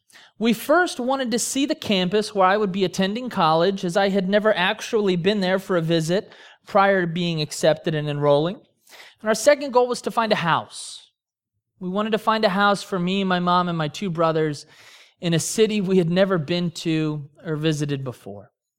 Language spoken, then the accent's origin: English; Denver, Colorado, United States; now in Wichita, United States; Growing up in Denver with family in St. Louis, there were a number of times when we would venture down 135 on our way to see them.